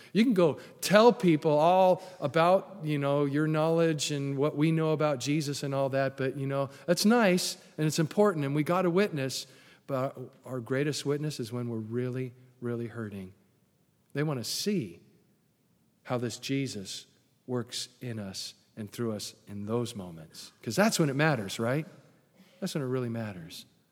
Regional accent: California, United States; now I'm from California. I don't know what barbecue really is.

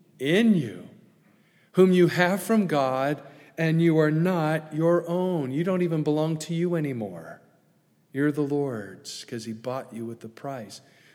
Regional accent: Long Beach, California, United States; born there; I was born in Long Beach, California.

